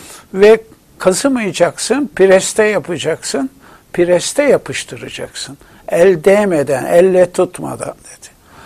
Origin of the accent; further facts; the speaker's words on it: Arnavutköy, Istanbul, Turkey; Ben 1932'de yani 1 Şubat'ta Arnavutköy'de doğmuşum. Yani Kuruçeşme ile bebeğin arasındaki o güzel, o enteresan mozaiği olan Rum ve Ermeni'nin, Yahudi'nin bulunduğu bir mahallede büyüdüm.